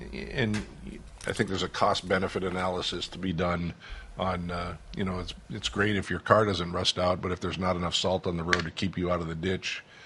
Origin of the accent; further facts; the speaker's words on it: Minnesota, United States; So growing up in Minnesota, they put salt directly on the roads.